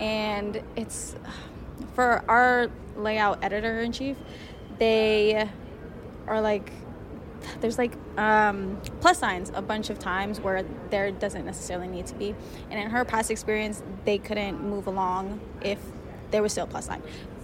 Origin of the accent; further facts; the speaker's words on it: Columbus, Ohio, United States; I'm from Columbus, Ohio. I live like 15 minutes away from Capital University.